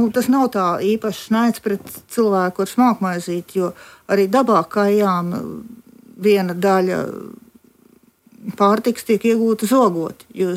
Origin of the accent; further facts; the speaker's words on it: Riga, Latvia; Manā bērnībā Pārdaugavā nemaz nebija tik bieži viņi.